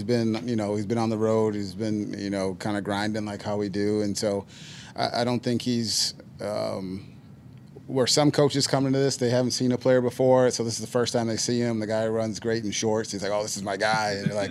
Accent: Northeast, United States; I'm from the Northeast.

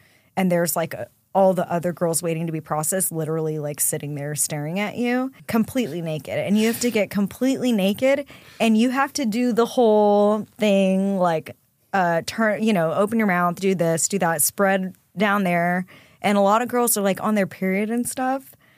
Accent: San Antonio, Texas, United States; So I grew up in San Antonio, born and raised there in Texas, had a really good childhood.

